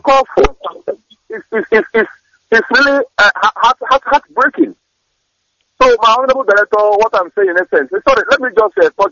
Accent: Obeti, Imo, Nigeria; My own community where I come from. I come from Obeti. My community is called Obeti in Ohaji Ebema local government.

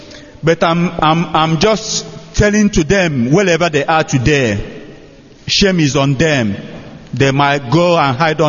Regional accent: Ishida, Anambra, Nigeria; I'm from Ishida in Anambra State in Biafra land.

